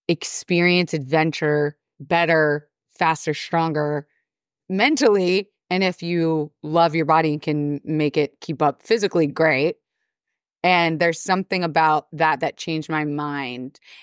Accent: Florida, United States; Yeah, no, that was a problem growing up in Florida

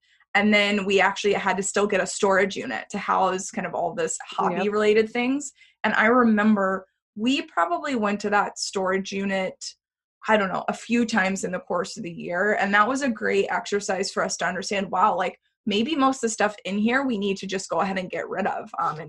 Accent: Texas, United States; now in San Francisco, United States; We had actually moved from we're from Texas originally, which has a little bit of a lower cost of living.

